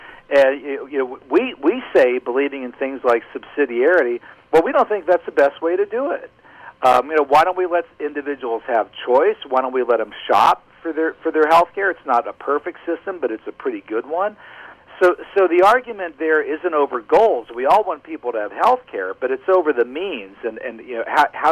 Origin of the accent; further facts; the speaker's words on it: Pennsylvania, United States; Indiana, your home state, Pennsylvania, my home state